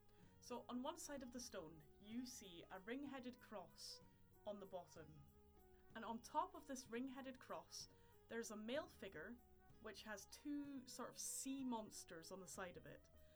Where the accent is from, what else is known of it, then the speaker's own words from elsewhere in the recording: Scotland, United Kingdom; This is because I am Scottish myself